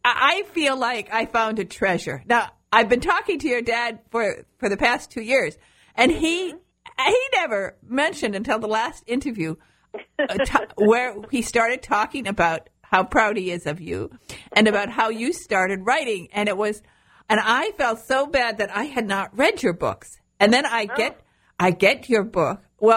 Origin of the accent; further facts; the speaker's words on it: Michigan, United States; First of all, because I'm from Michigan and we eat a lot of rutabagas.